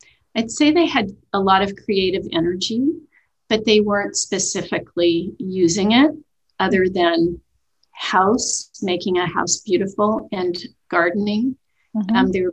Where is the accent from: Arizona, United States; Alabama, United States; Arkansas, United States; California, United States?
California, United States; Oakland; I grew up in the Oakland Hills in the East Bay area, San Francisco Bay area, on a little street in a fairly wooded area.